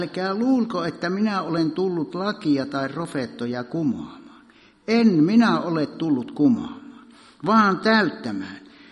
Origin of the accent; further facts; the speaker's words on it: North Karelia, Finland; kun minä synnyin siellä Pohjois-Karjalassa meidän mökissä, niin ei ollut sähköjä, ei ollut televisiota tietenkään, eikä radioita, eikä mitään. Ei mitään. Sitten kun minä täytin 11, niin meille tuli sähköt.